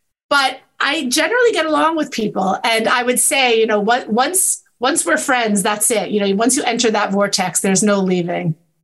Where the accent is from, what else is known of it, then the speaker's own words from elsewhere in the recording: Brooklyn, New York, United States; also born or lived in Staten Island; I am from Brooklyn and Staten Island.